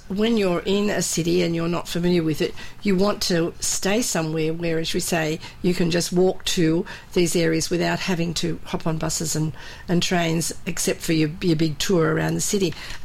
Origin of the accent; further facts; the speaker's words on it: Australia; if you usually say bonjour, we are Australian.